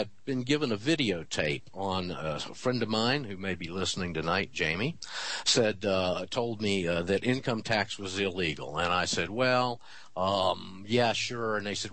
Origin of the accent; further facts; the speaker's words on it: Panama City, Florida, United States; I was a smacky mouth radio disc jockey in my hometown of Panama City, Florida.